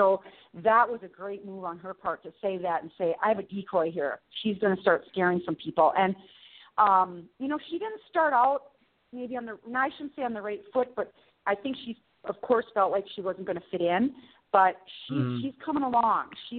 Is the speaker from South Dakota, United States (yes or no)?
yes; South Dakota, United States; I just think that they thought I was some hick from South Dakota. You know, like, oh, my gosh, small-town gal from South Dakota, what?